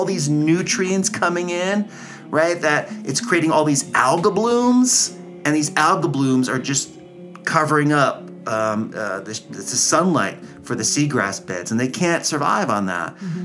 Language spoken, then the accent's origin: English; New Jersey, United States; I remember as a kid growing up in Barnegat Bay, we didn't find a lot of seahorses.